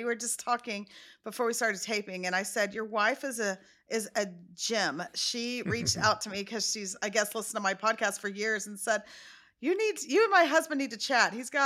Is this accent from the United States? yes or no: yes; Texas, United States; Because, you know, I'm Texan.